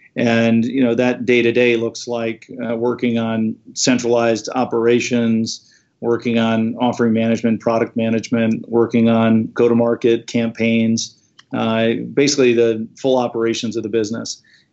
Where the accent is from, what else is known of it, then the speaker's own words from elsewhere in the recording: New York City, New York, United States; also born or lived in Minnesota; Yeah. So I was born in Minnesota. I was then raised in Manhattan and New York City. And I split time between the two.